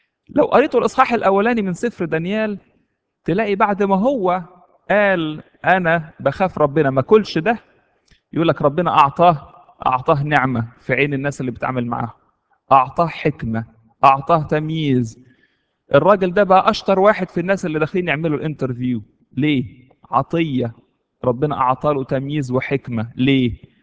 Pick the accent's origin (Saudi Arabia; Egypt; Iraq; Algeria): Egypt; تفتكروا في السجن عندنا في مصر هيعملوا فيه ايه؟